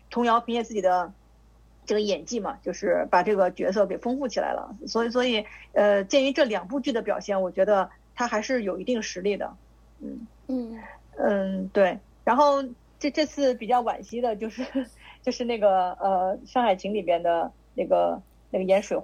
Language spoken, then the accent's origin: Chinese; northern China, China; 我们作为北方人